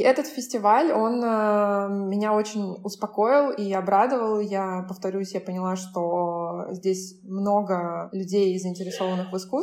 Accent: Moscow, Russia; потому что я из Москвы

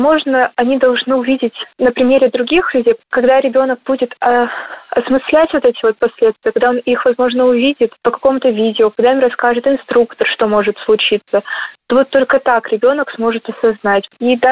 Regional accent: Kostroma, Kostroma Oblast, Russia; я из Костромы, мне 16 лет.

